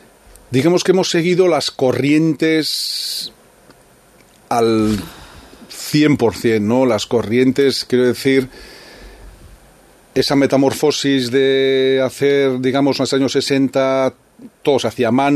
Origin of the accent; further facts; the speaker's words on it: Hernani, Basque Country, Spain; also born or lived in Lazcano; Nosotros nacimos ya en Lazcano, cuando nacieron unos bebés, en Hernani prácticamente son los primeros pasos.